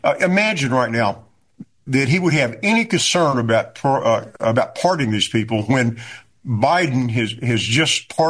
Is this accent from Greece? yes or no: no; United States; So this is a big moment, probably the biggest moment in my life as an American.